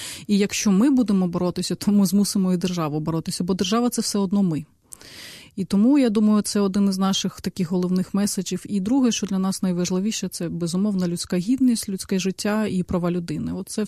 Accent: Crimea, Ukraine; бо я сама з Криму і сама бачила, як все це траплялося.

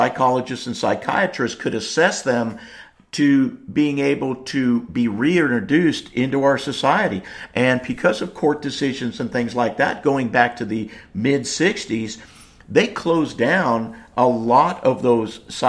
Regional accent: California, United States; and of course, we're both originally from California

